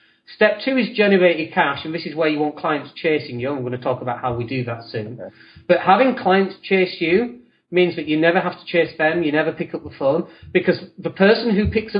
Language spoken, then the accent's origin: English; Leeds, Yorkshire and the Humber, United Kingdom; accent: northern; My wife is English and we moved out here 3 years ago. So I'm from Leeds originally, which if you can't tell from the accent, then that's where it's from. And I've kept the accent. I'm quite proud of the accent to some extent anyway. I sound quite northern.